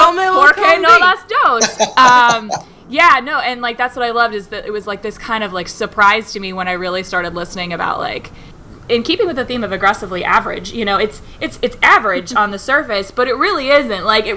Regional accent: Belleville, Ohio, United States; I'm from Belleville, which is like Medina looks like a booming metropolis by comparison.

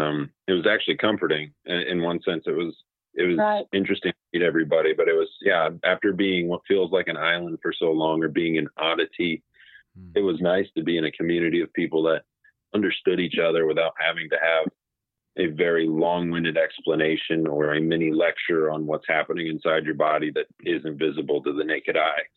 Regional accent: Nebraska, United States; The big thing I remember is we're both from Nebraska.

